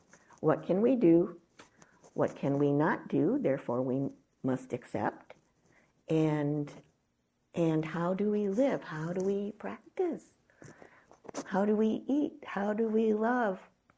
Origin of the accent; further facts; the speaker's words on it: Ohio, United States; So he is a product of the era of what in my childhood and youth growing up in Ohio we called at that point the atomic bomb.